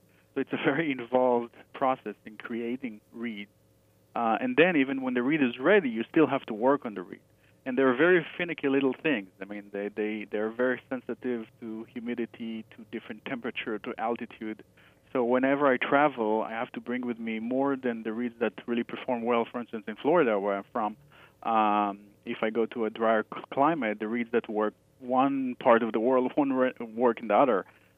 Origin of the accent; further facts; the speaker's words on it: Israel; I actually started my musical education back in Israel. I'm from Israel.